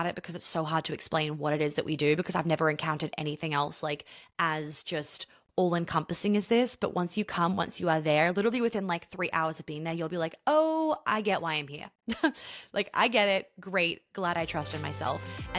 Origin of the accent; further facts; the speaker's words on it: New York, United States; now in Atlanta, United States; I lived in New York. I grew up in New York. My home has always been New York. And I still feel like that is my home. But our home is Atlanta.